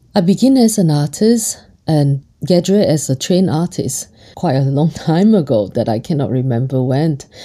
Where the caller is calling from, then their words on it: Vevey, Vaud, Switzerland; I'm in Vevey, a little town in Switzerland right now